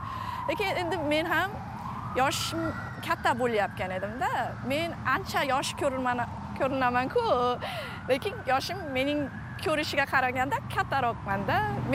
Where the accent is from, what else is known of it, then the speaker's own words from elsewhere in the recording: South Korea; menda shu ichda juda anaqa chuqur ichida koreys madaniyat ham bor. Chunki men Koreyada tug'ilib o'sganman.